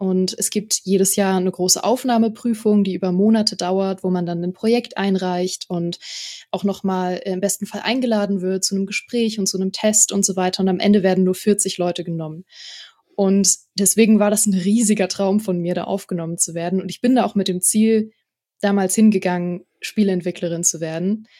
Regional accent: Berlin, Germany; Ich habe immer in Berlin gelebt. Ich bin in Berlin geboren worden und habe da meine Wohnung gehabt in der Nähe von der Uni.

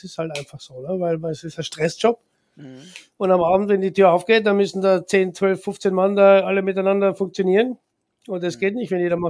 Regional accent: Austria; Als Österreicher, der Österreicher geht einfach noch gerne ins Wirtshaus

